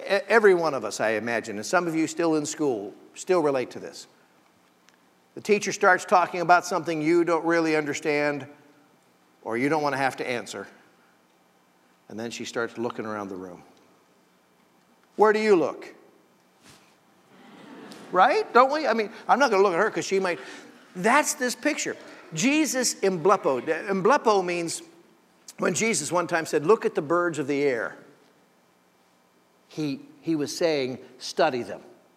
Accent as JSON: {"language": "English", "region": "Pennsylvania", "country": "United States", "tie": "born or raised there", "said": "I grew up in the Keystone State, Pennsylvania, which connected the colonies."}